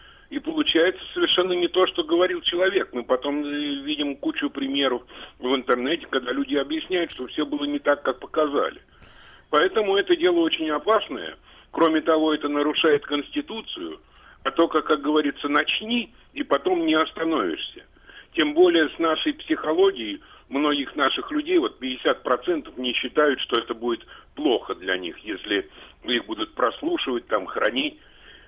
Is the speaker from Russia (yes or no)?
yes; Moscow, Russia; я из Москвы.